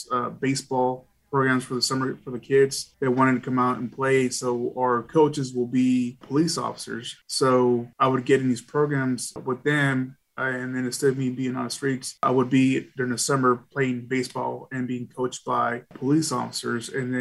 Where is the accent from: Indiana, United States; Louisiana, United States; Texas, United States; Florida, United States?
Texas, United States; Dallas; I was born and raised in Dallas. I was from a rough neighborhood